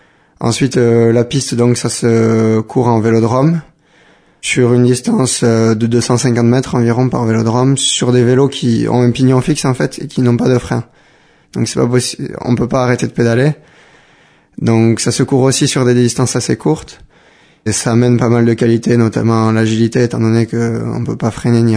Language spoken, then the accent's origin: French; Bayonne, Nouvelle-Aquitaine, France; born there; j'ai 21 ans, je vis à Sparin au quartier Sélaille et je suis né à Bayonne.